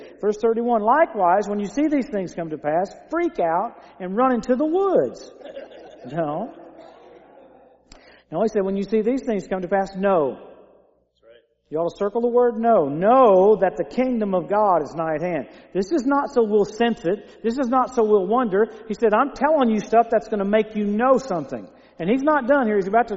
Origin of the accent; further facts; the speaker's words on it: Tulsa, Oklahoma, United States; I'm from Oklahoma and Tulsa, man, in the wintertime the grass is brown, the trees are brown